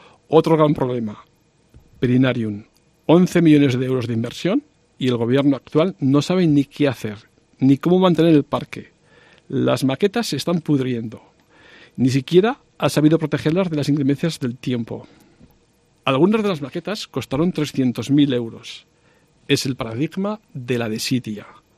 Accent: Sabiñánigo, Aragon, Spain; primero porque soy de Sabiñánigo y veo como día tras día la población envejece

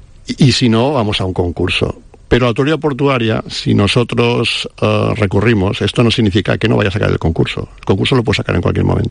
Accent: Santa Catalina, Balearic Islands, Spain; born there; yo nací en Santa Catalina, mi relación con el Club Náutico es muy estrecha

